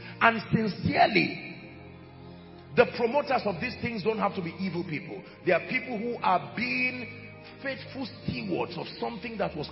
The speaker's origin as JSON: {"language": "English", "region": "Middle Belt", "country": "Nigeria", "said": "Because we come from different cultures. I come from the Middle Belt, for instance."}